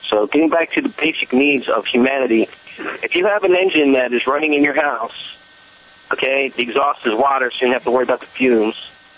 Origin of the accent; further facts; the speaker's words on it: United States; As an American, as my forefathers that came here in 1738 and built something out of nothing